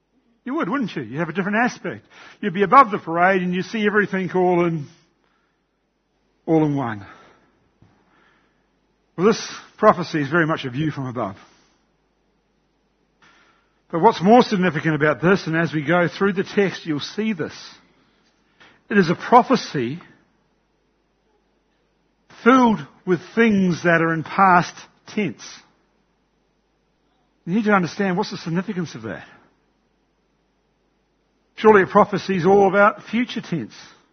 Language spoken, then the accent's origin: English; New Zealand; where I came from in New Zealand, it was a fruit bowl of New Zealand. That was my hometown.